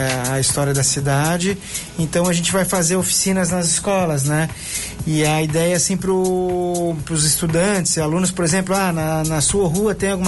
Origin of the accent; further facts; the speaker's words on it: Rio Grande do Sul, Brazil; also born or lived in Florianópolis; now in Brusque, Brazil; Eu sou gaúcho, uhum. Mas eu tô em Brusque há 7 anos.